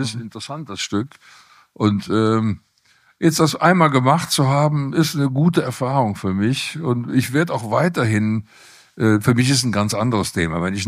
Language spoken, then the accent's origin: German; Cologne, North Rhine-Westphalia, Germany; Aber ich bin Kölner, ein kritischer Kölner.